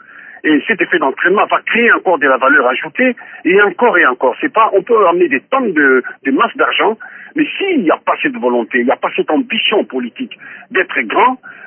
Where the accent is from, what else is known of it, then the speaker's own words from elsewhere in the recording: DR Congo; chez nous en RDC